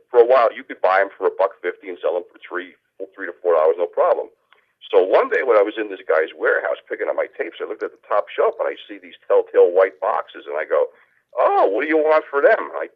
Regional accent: Newark, New Jersey, United States; I remember, because I grew up around the Oranges in Newark and stuff like that.

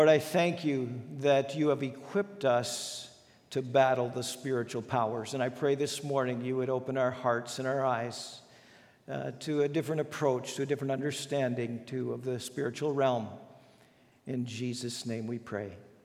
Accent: Minnesota, United States; what we're used to growing up in Minnesota and getting educated at North Central University.

